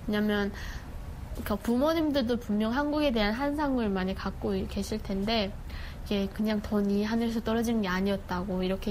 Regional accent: North Korea; moved away; 평양에 있는 되게 좋은 대학교를 다니고 있었는데 방학에 잠깐 온틈에 그냥 다 데리고 탈북을 했죠.

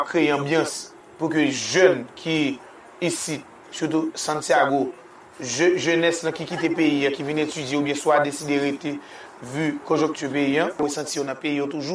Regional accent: Dominica; Nous venons du Dominique

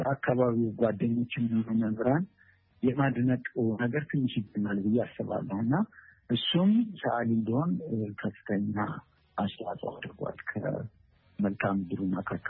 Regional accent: Jiru, Amhara, Ethiopia; እኔ ያው ሰሜን ሸዋ አካባቢ በአጠቃላይ አካባቢ ጅሩ በሚል የሚታወቀው የተወለድኩበት ከተማ ነዋሪ ነው እና ነዋሪ ማለት አነስተኛ የገጠር ከተማ ነች

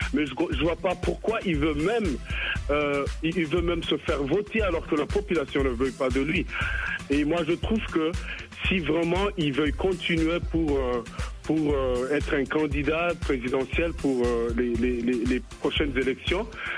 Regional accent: Burundi; born there; also born or lived in Kenya / Rwanda / Tanzania; je suis de nationalité rwandaise. Je suis né d'un père jamaïcain, une mère rwandaise. Mais je suis né au Burundi et j'ai grandi en Afrique

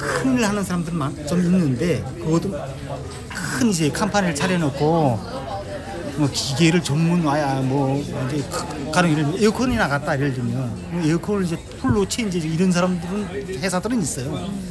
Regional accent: North Korea; 특히 북한에서 온 사람들 뭘 알겠냐 한인들이.

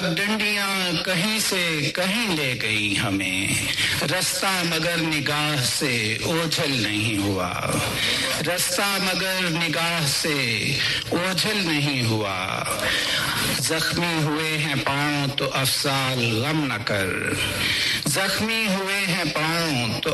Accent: Sialkot, Punjab, Pakistan; born there; اور شہر سیالکوٹ, شہر اقبال سیالکوٹ پہ پیدا ہوا ہوں.

